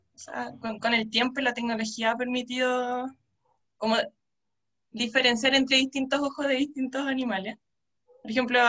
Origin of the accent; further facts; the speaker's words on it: Chiloé, Los Lagos, Chile; also born or lived in Punta Arenas; now in Valparaíso, Chile; Sí, soy del sur. Como que nací en Punta Arenas, después me fui a Chiloé a vivir, por razones de la vida, pero sí, bien sureña.